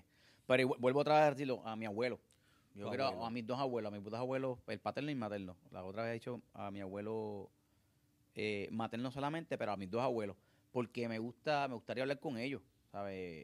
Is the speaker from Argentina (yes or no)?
no; San Juan, Puerto Rico; Aquí en Puerto Rico, nací en Puerto Rico.